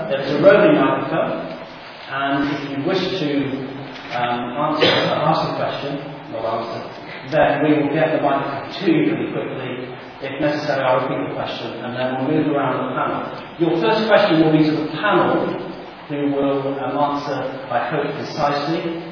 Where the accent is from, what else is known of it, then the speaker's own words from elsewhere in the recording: Swindon, South West England, United Kingdom; As being born and bred in Swindon, I'm delighted to be chairing this debate.